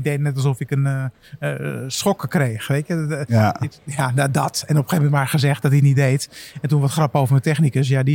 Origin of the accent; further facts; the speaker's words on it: Amsterdam, North Holland, Netherlands; accent: Amsterdams; En ik ben een jongen uit Amsterdam, Noord dan.